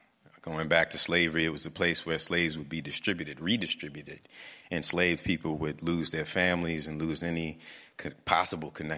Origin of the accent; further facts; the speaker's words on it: New Orleans, Louisiana, United States; I told the story of growing up in New Orleans, which is where I'm from.